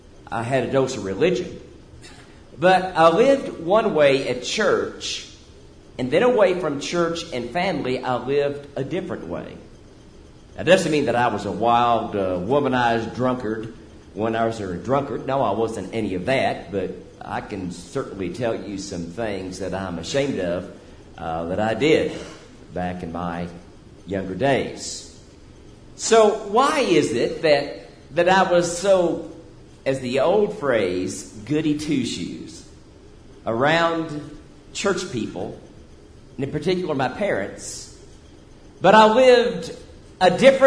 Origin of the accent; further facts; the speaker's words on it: Louisville, Kentucky, United States; remember my years growing up in Louisville, Kentucky, or if you're a native, there it's Louisville. In Louisville, I was raised